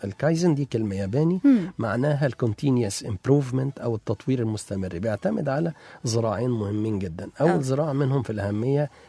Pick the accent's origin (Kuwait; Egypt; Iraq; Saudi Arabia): Egypt; فاحنا بنبص عندنا في مصر او في اي دوله تاني